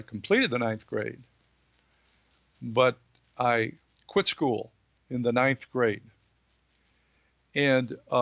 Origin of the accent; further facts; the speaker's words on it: Cleveland, Ohio, United States; I'm from Cleveland, Ohio originally, and my mother and my father, they were working people. And I was born in 1938.